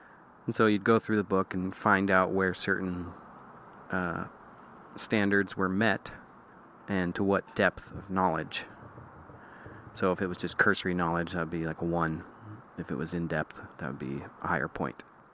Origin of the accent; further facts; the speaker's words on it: Plymouth, Massachusetts, United States; born there; also born or lived in Colorado / New York; now in California, United States; I was born in Plymouth, Massachusetts. And then I lived in Colorado. And then back in Massachusetts. And then in New York State for college. Then back to Massachusetts, and now here in California.